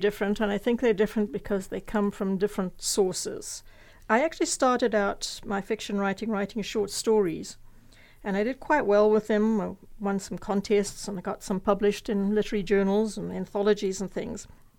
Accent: Zimbabwe; now in Canada; I was born and bred in Zimbabwe, and I left there in 1982 and came to Canada, and it was a real culture shock. You know, I soon got used to it. Canada has very definitely become home.

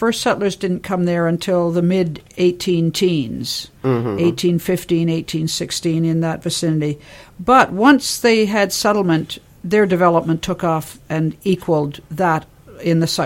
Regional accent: Curtis, Ontario, Canada; I grew up in Curtis, just the other side of Bowmanville, which was part of the old county.

